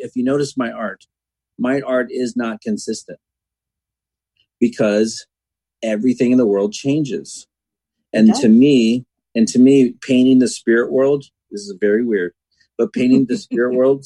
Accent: Texas, United States; I grew up in Texas. I'm Southern. And I mean, they don't necessarily call that Southern because it's not Georgia or whatever

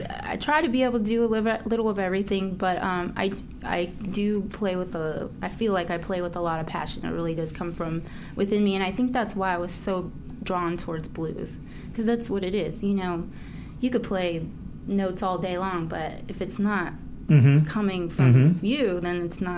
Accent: Rancho Cucamonga, California, United States; I grew up in Rancho Cucamonga, actually.

